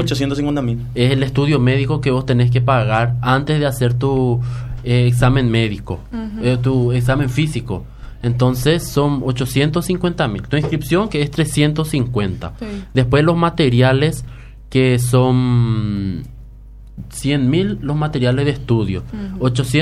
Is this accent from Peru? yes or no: no; Paraguay; No todos somos de Asunción, la mayoría, claro, somos del interior.